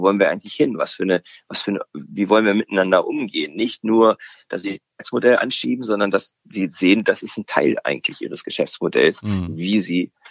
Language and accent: German; Sweden; German is a second language; Ich als Schwede, für mich ist es sehr magnetisch